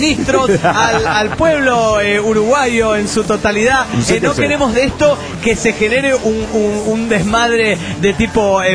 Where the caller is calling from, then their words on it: Caracas, Capital District, Venezuela; de Caracas, Venezuela.